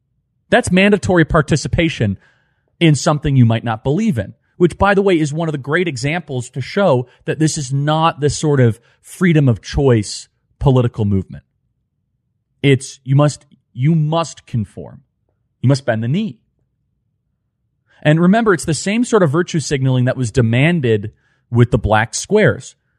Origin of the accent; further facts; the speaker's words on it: United States; I grew up in America where race meant nothing to me.